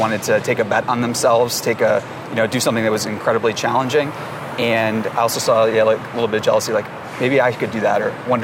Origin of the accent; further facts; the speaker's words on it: Boonsboro, Maryland, United States; I grew up in a small town in Western Maryland called Boonesboro, Maryland. Graduating class of like 200 people, so pretty small.